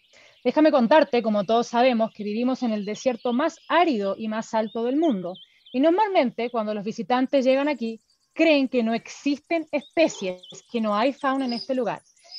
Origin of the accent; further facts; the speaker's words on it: Argentina; now in San Pedro de Atacama, Chile; Soy argentina, vivo en la comuna de San Pedro de Atacama hace 6 años, donde trabajo como guía de turismo de aventura.